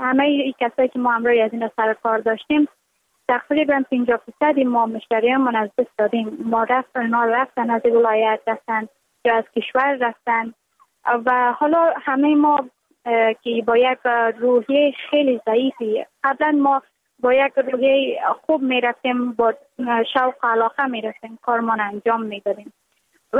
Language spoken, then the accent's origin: Persian; Afghanistan; بودم که تازه در افغانستان ما تازه به فعالیت هایم شروع کرده بودم. به کاربار ما که یک فعالیت تجارتی بود ولایت ما و زنهای زیادی همراه ما کار میکردن